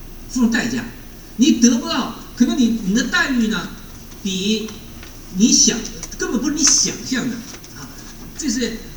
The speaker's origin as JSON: {"language": "Chinese", "region": "Liaoning", "country": "China", "also_born_or_lived": "Harbin", "moved": "as an adult", "said": "我是从国内来的，我是辽宁人，啊，后来是到哈尔滨工作，然后，20年前过来的，留学过来的。"}